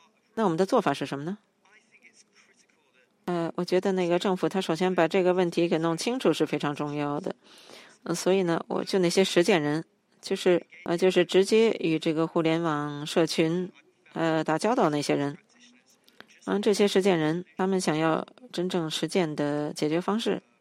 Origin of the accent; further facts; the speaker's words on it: Indonesia; 我是印尼的，